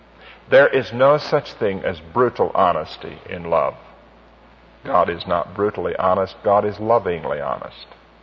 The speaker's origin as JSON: {"language": "English", "region": "Midwest", "country": "United States", "said": "My wife came basically from the South. I came from the Midwest."}